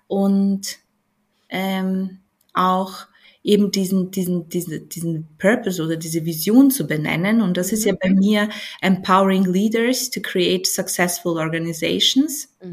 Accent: Vienna, Austria; Und habe die Zeit in meiner Heimatstadt in Wien verbracht

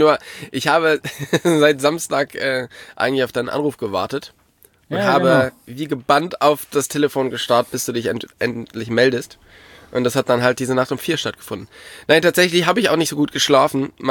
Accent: North Rhine-Westphalia, Germany; Ja, ich komme ja da aus der Kölner Region

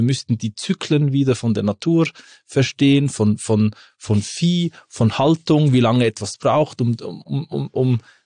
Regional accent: Switzerland; Und bei uns in der Schweiz, die alpine Küche macht nur Sinn, weil wir sind ein Bauernland. Wir haben mehr Bauern wie alles andere.

